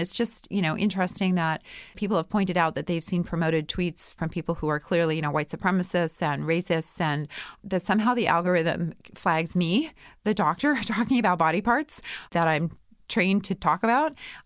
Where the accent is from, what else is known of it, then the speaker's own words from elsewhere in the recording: Winnipeg, Manitoba, Canada; I'm from Winnipeg. What else do you say when it's minus 40?